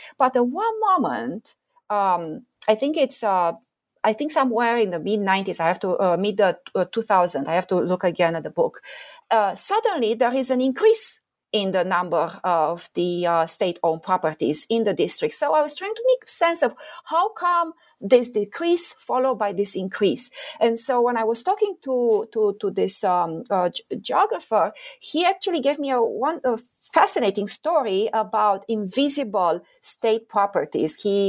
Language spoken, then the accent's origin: English; Romania; I grew up in Romania.